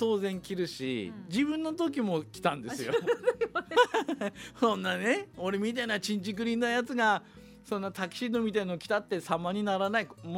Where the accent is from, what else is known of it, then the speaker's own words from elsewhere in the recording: Iwamizawa, Hokkaido, Japan; 20歳になってで成人式、まあ、もちろん出身は岩見沢でして、で岩見沢から札幌に専門学校通ってまして、